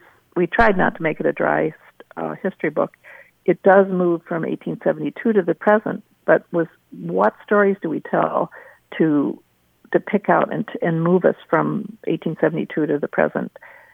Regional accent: Illinois, United States; I'm from Illinois. I came up to the university to go to school and became a tour guide.

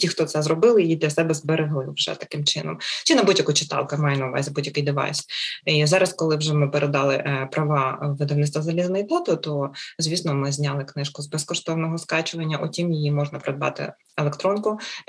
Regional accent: Talne, Cherkasy Oblast, Ukraine; кажуть народною мовою тальнівською, звідки я родом

